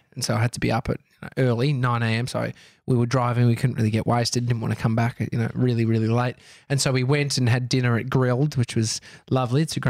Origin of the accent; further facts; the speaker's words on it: Brighton, Victoria, Australia; I grew up in Brighton, and I said to Amy recently, I'd love to live there again.